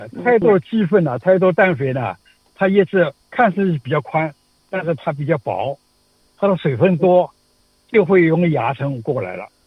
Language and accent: Chinese; China; 因为我们中国人喜欢吃菜的，